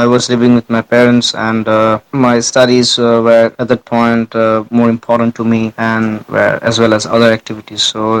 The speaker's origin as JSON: {"language": "English", "country": "India", "lives_now": "Netherlands", "said": "I come from India. I'm studying a master's in international business and management in Holland."}